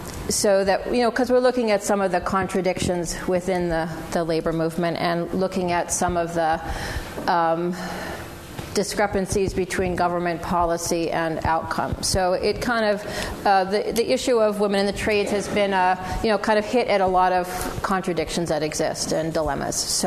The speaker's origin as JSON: {"language": "English", "town": "Cleveland", "region": "Ohio", "country": "United States", "lives_now": "Boston, United States", "said": "I'm from Cleveland, so it's really, you know, kind of nice. I've been living in Boston for many years, so it's nice to be back here in the Midwest"}